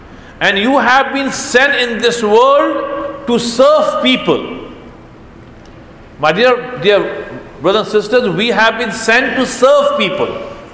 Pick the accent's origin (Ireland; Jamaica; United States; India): India; I come from India, I can tell you about India.